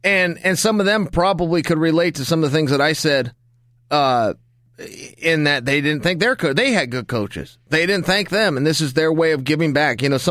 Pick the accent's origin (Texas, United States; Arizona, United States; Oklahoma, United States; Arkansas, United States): Oklahoma, United States; Stillwater; I come from Stillwater, Oklahoma. Everybody's an Olympic champion.